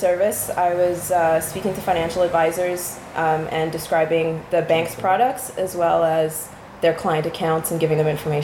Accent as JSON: {"language": "English", "region": "Quebec", "country": "Canada", "said": "First of all, I'm from Quebec, so I came here."}